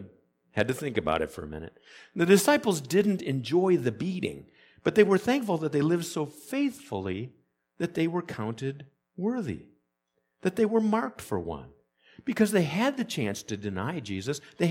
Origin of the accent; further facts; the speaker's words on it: Michigan, United States; Folks, it's because I grew up in the Upper Peninsula that I don't love this stuff. Up there, it felt as if spring would never arrive, as if the snow would never go away.